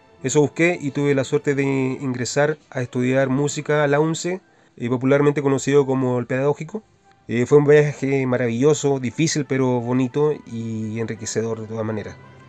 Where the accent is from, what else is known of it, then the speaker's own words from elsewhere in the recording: Santiago, Santiago Metropolitan Region, Chile; Soy originario de Santiago.